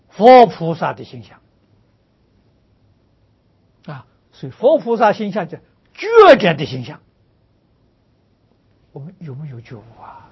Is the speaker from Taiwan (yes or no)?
no; China; 这个香墨的是就是我们中国人讲的香粉啊